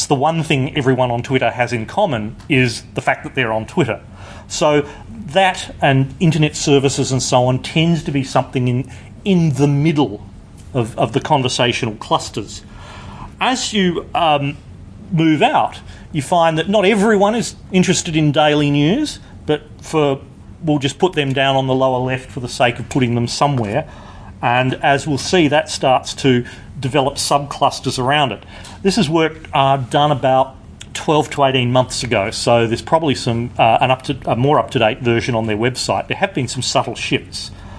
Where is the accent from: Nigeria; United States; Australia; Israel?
Australia; Adelaide, South Australia; I'm from Adelaide, careful what you say.